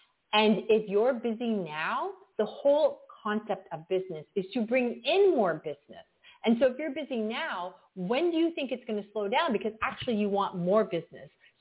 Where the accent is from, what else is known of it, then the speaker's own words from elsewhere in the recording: Canada; Yeah, I'm from Canada, so I call it snowbanking.